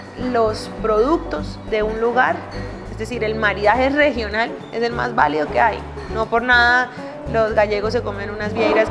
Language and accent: Spanish; Colombia; como sommelier colombiana